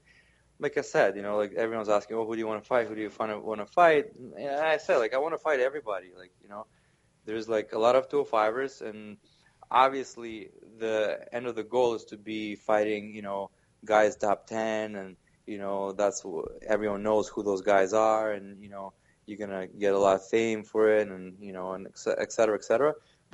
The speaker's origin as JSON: {"language": "English", "town": "Toronto", "region": "Ontario", "country": "Canada", "said": "So I'm from Toronto originally myself"}